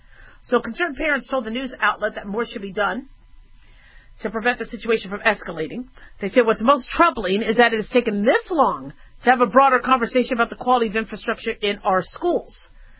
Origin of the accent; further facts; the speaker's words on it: Phoenix, Arizona, United States; also born or lived in Los Angeles / Las Vegas; See, I'm really fortunate because I grew up in the Southwest. So I was born in L.A., then grew up in Phoenix and Las Vegas. I went to 12 different schools back and forth.